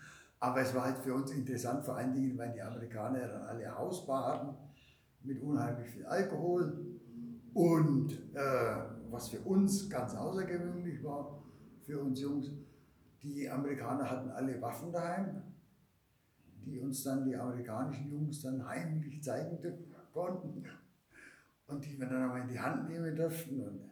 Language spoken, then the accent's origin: German; Germany; Was für die damalige Zeit für uns als Deutsche natürlich was ganz Besonderes war, weil da kamen dann amerikanische Stars wie … die sind im 49er Club aufgetreten und wenn man da natürlich dann als Deutscher mit rein konnte, dann war das schon super.